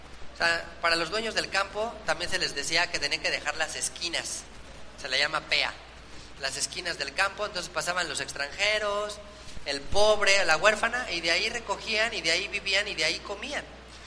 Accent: Mexico; pues todos somos mexicanos

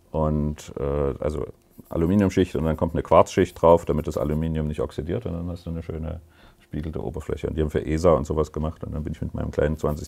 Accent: Dresden, Saxony, Germany; Ich bin ja auf dem Weißen Hirsch aufgewachsen. In Dresden, das ist ein Stadtteil

